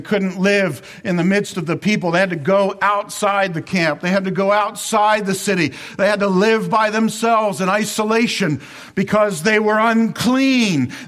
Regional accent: Baltimore, Maryland, United States; I grew up in Baltimore, okay?

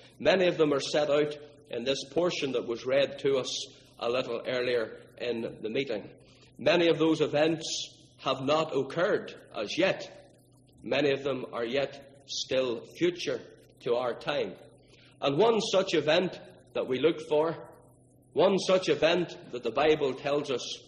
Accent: Northern Ireland, United Kingdom; Some of our friends and neighbours where I grew up in Northern Ireland

